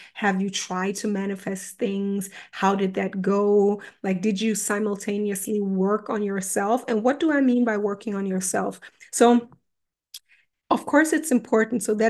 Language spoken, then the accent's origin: English; Germany; English is a second language; So English, okay, that was part of me because I grew up in Germany and German is the first language here, but English kind of always connected me also to my Ghanaian side.